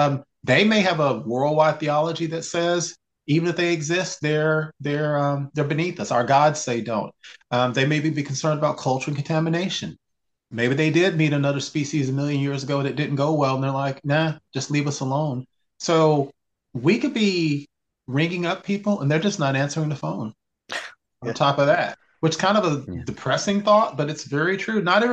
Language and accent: English; Texas, United States; moved away; I grew up in Texas, which covers two time zones and 780 miles from across this longest tip.